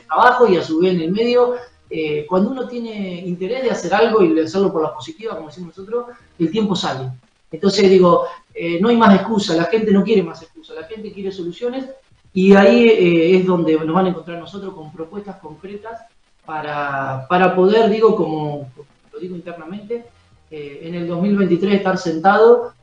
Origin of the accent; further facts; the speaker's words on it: Ibarra, Imbabura, Ecuador; yo que vengo de Ibarra, como ustedes bien lo saben